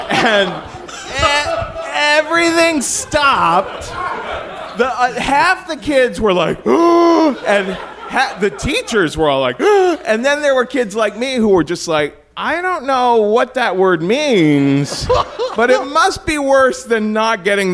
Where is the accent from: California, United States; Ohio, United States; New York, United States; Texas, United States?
Ohio, United States; Cincinnati; Why, Cincinnati, Ohio, of course.